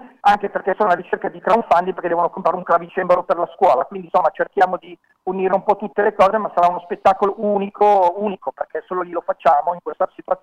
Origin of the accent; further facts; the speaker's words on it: Milan, Lombardy, Italy; io, avendo radici milanesi, cioè sono nato, cresciuto in Milano per tanti anni, sono trasferito qua da qualche anno